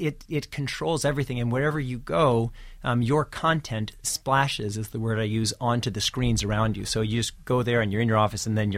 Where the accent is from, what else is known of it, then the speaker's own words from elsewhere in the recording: Kansas City, Missouri, United States; I am from Kansas City. As a matter of fact, I was there yesterday.